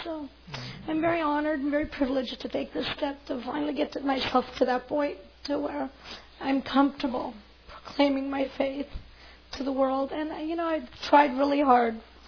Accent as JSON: {"language": "English", "town": "Los Angeles", "region": "California", "country": "United States", "tie": "born or raised there", "said": "I grew up in Los Angeles in an, unfortunately for me, an unbelieving family till this day."}